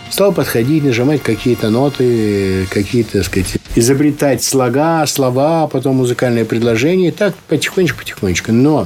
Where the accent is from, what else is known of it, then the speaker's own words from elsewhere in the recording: Chelyabinsk, Chelyabinsk Oblast, Russia; moved away as an adult; уехать из моего родного города Челябинска. И вся моя последующая жизнь была уже вне отчего дома.